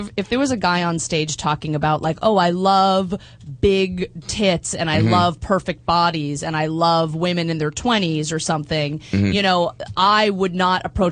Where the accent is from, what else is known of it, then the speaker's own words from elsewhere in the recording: Boston, Massachusetts, United States; No, I'm from Boston.